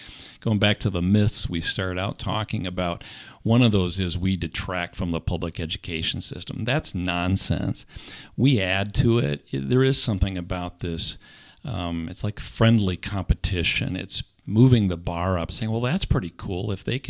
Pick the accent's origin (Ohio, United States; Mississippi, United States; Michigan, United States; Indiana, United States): Michigan, United States; Lansing; I grew up in the Lansing area